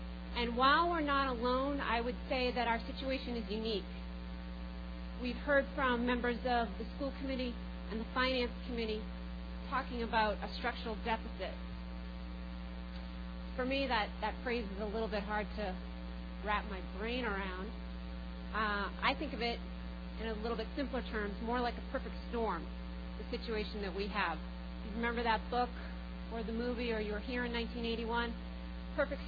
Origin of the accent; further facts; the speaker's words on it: Massachusetts, United States; I grew up on the North Shore.